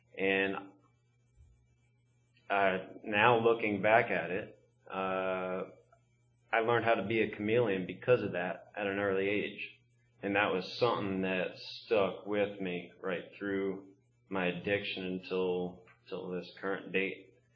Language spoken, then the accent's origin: English; Pennsylvania, United States; North Carolina and Alabama. Tuscaloosa, Alabama is where I started school. And that was a different situation than where I grew up in the Poconos.